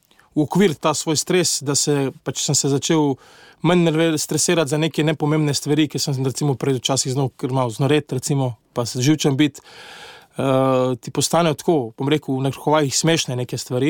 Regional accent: Ljubljana, Central Slovenia, Slovenia; kot Ljubljančan mi je vedno v srcu

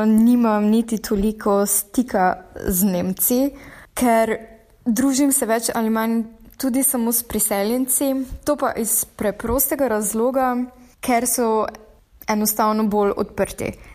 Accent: Prekmurje, Slovenia; now in Berlin, Germany; Ker sama prihajam iz Prekmurja, tam nisem imela nikoli veliko možnosti

